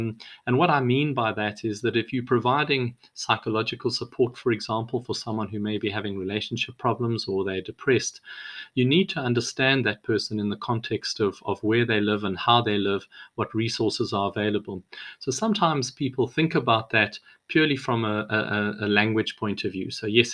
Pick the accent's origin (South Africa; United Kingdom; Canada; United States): South Africa; growing up in South Africa, where there was a huge amount of social injustice, that played a very formative role